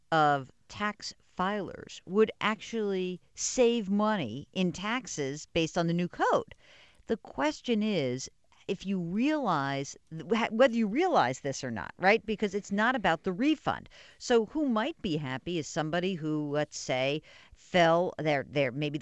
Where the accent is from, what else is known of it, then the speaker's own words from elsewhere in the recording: New York, United States; I'm from New York, New York, New Jersey, and Connecticut.